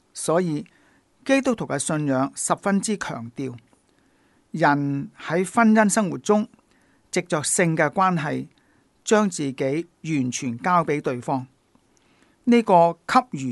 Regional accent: China; 做到我哋中国人讲嘅非礼勿视、非礼勿听、非礼勿言、非礼勿动

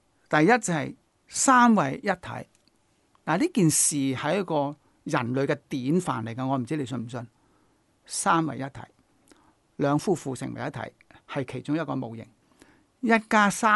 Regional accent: China; 我们中国人经常说求同存异

